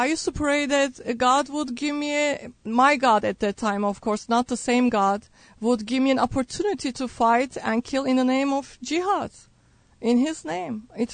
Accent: Turkey; I grew up in Turkey, and I grew up in a devout Muslim home.

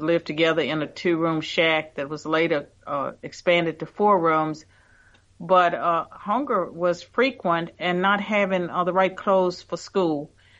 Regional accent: United States; And so, you know, being born in America was great, but I know that God is all powerful.

